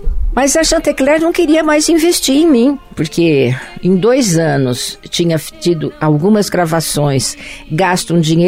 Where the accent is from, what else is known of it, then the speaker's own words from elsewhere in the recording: Jaboticabal, São Paulo, Brazil; also born or lived in Bebedouro; Eu sou paulista, mas não da capital. Eu sou do interior, eu nasci em Bebedouro, mas me criei em Jaboticabal, que é uma cidadezinha próxima a Bebedouro. Depois, acabei indo para Ribeirão Preto.